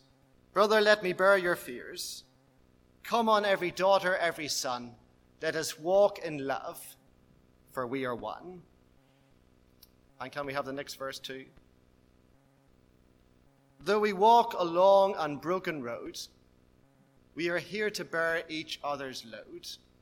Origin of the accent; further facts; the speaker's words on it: United Kingdom; I'm British. I'm Anglican.